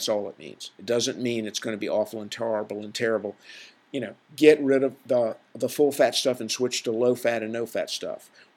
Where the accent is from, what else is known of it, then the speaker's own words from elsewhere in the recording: the South, United States; I mean, I'm from the South, so, you know, we all talk about, oh, we're going to have some comfort food, y'all.